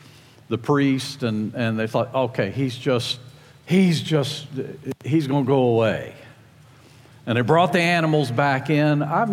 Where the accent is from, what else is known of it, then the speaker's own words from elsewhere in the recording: Virginia, United States; I grew up in Tidewater, Virginia, Virginia Beach, Norfolk, Chesapeake, just, you know, like we got the Marines here. I was a Navy brat.